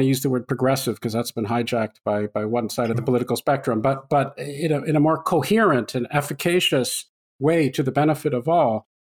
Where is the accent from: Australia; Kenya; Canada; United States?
Canada; I grew up in Canada